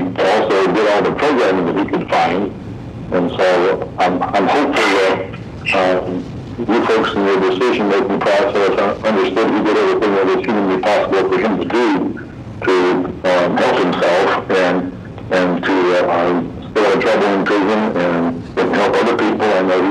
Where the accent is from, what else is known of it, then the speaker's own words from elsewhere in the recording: Kalamazoo, Michigan, United States; Kalamazoo is our ancestral home. Ralph and I grew up together in Kalamazoo, Michigan, near Kalamazoo.